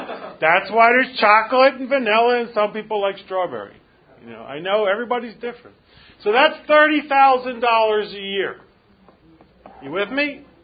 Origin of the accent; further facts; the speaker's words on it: Philadelphia, Pennsylvania, United States; But I grew up in Philadelphia. You ever been to Philadelphia? You're not missing anything.